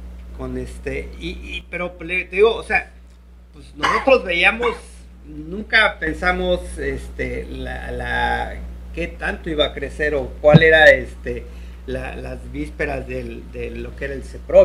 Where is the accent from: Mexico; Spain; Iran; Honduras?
Mexico; Zitácuaro, Michoacán; born there; now in Morelos, Mexico; Yo soy ya soy más de aquí que... Yo nací en Zitácuaro, Michoacán.